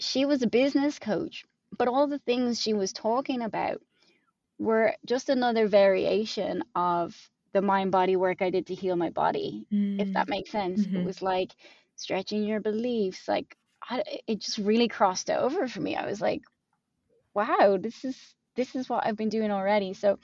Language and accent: English; Ireland; I'm Irish. I come from a small island where being different is not cool.